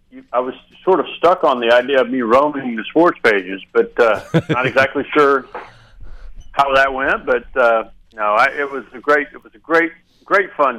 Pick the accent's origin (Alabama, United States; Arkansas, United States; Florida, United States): Arkansas, United States; Little Rock; But I'm originally from Little Rock. It's as I told people when I got there, it gets worse. I'm not from Oklahoma, I'm actually from Arkansas.